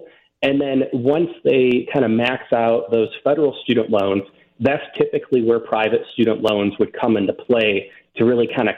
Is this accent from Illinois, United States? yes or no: yes; Illinois, United States; Ironically, I was born and raised in Illinois